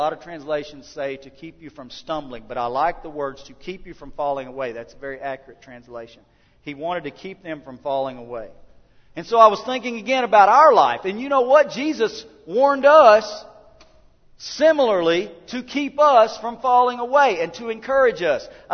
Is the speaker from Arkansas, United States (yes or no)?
yes; Des Arc, Arkansas, United States; And I moved away from Des Arc, Arkansas, and met people who didn't go to church.